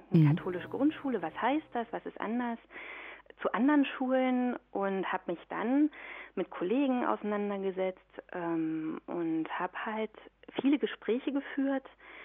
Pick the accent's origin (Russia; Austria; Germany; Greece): Germany; East Germany; now in Neuss, Germany; Naja, ich bin aufgewachsen und geboren in Ostdeutschland und da hat man mit Kirche überhaupt gar nicht viel zu tun. Also das war in meiner Kindheit nie ein Thema und dann hat mich der Beruf nach Neuss verschlagen und Neuss, erzkatholisches Neuss